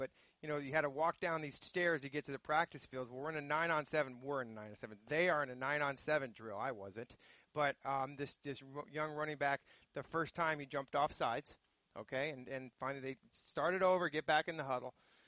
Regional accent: Phoenix, Arizona, United States; You know, they had me a little bit knowing that I was from Phoenix and I was going to come back and play at home.

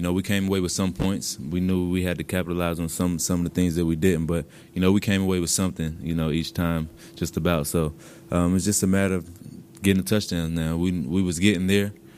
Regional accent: Charlotte, North Carolina, United States; Charlotte's my hometown, so you know, it'll be a lot of family there.

